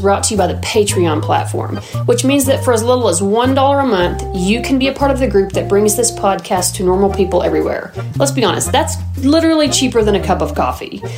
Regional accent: Abilene, Texas, United States; from Abilene, Texas

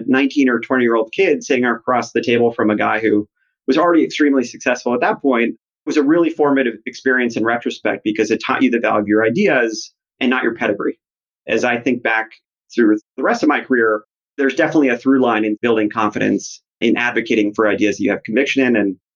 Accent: Chula Vista, California, United States; Yeah, I grew up in South San Diego in a town called Chula Vista, about 10 minutes from Mexico. My father is actually from Tijuana, Mexico. My mom grew up in Los Angeles.

